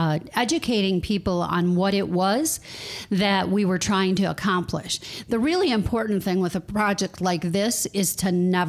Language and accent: English; Cadillac, Michigan, United States; And so I grew up in Cadillac, and I have never seen transformation like we've created here.